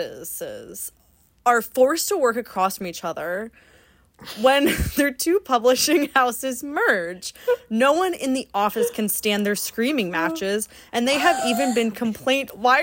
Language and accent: English; Hawaii, United States; I mean, like, get me out of here. I'm from Hawaii.